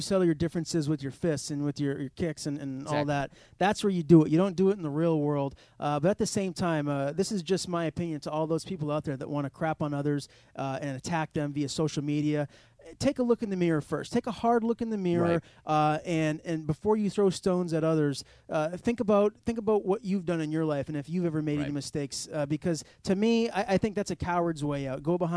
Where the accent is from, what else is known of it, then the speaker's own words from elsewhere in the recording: United States; And again, I, you know, being an American, go America. You know, I love my country.